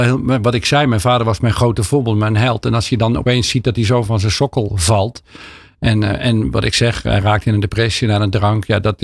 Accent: Apeldoorn, Gelderland, Netherlands; In Apeldoorn. Waarom Apeldoorn? Lag ik nou?

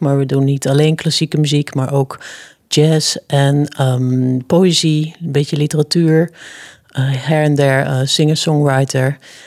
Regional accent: Amersfoort, Utrecht, Netherlands; Nee, ik kom niet uit Baarn. Ik kom uit Amersfoort.

